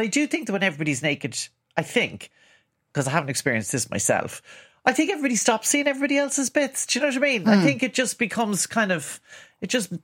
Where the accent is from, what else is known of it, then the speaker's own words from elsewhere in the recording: Ireland; I think being Irish, we do have like a lot of hang-ups about our bodies and nakedness and sex.